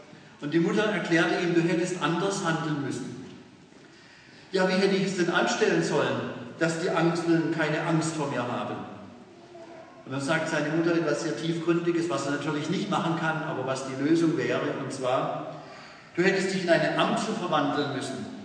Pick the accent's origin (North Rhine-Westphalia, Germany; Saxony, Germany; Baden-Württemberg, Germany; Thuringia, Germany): Baden-Württemberg, Germany; Pforzheim; Ich bin ja gebürtiger Pforzheimer und bin hier aufgewachsen.